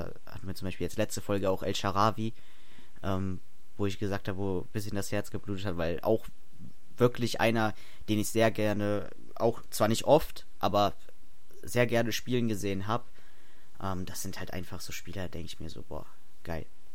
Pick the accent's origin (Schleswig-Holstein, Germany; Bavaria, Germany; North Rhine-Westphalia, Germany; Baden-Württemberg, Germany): North Rhine-Westphalia, Germany; Cologne; als Kölner hast du immer Podolski, klar.